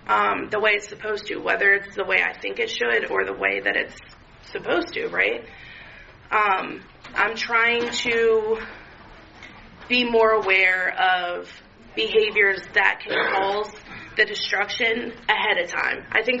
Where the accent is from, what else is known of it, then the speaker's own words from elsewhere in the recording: Kent Island, Maryland, United States; I'm from Kent Island, so this is like far off the beaten path from me.